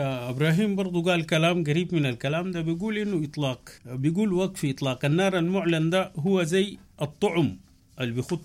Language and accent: Arabic; Sudan; إحنا كلنا سودانيين